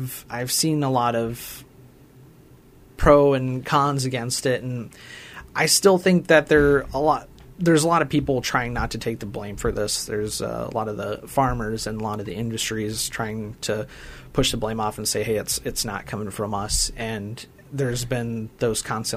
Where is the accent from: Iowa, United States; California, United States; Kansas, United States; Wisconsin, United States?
Iowa, United States; Storm Lake; I'm from the Storm Lake area, and we've always had struggles with different water quality issues and stuff.